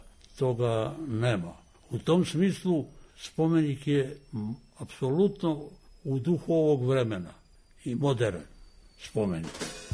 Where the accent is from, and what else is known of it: Serbia